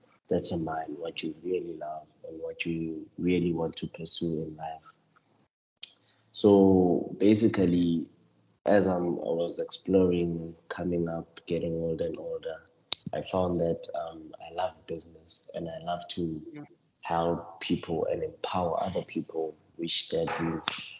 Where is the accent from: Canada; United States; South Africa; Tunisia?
South Africa; Limpopo; I'm from Limpopo. And I'm doing my second year in geology this year at UWC.